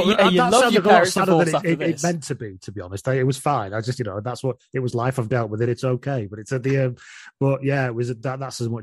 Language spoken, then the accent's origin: English; Leigh, North West England, United Kingdom; I grew up in Lee in Lancashire and everything was rugby league, basically.